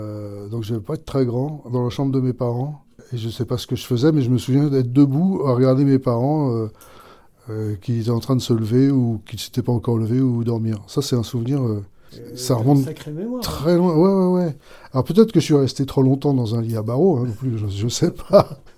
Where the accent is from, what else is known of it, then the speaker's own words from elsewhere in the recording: Paris, Île-de-France, France; j'ai grandi dans le 5e arrondissement. L'essentiellement de mes souvenirs d'enfance, c'était dans ce quartier-là, jusqu'à l'âge de 10 ans. Et après, c'était Place Cambronne, dans le 15e arrondissement.